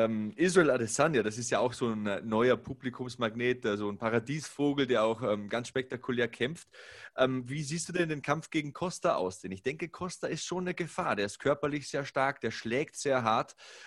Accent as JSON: {"language": "German", "town": "Oberhausen", "region": "North Rhine-Westphalia", "country": "Germany", "tie": "born or raised there", "said": "Meine alte Heimat."}